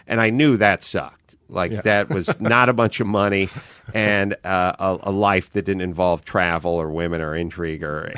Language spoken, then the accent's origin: English; North Hollywood, California, United States; Anyway, I grew up on Houston. My family's house is on Houston Street in North Hollywood.